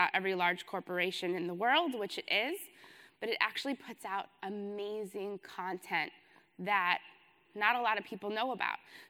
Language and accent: English; New York City, New York, United States; I'm from New York City, so it feels like it's, 11 o'clock for sure.